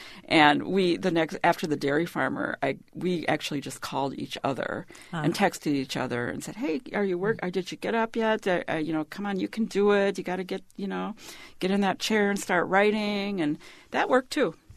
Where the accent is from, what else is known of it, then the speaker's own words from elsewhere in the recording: Minnesota, United States; but I'm from Minnesota and I'm a really honest person and I just can't lie.